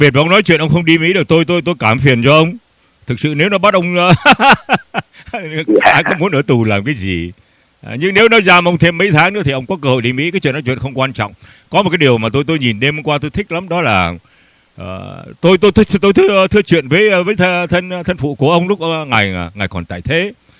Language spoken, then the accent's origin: Vietnamese; Northern Vietnam, Vietnam; tôi là dân Bắc Kỳ, tôi là dân Bắc Kỳ di cư ở nơi tôi ở.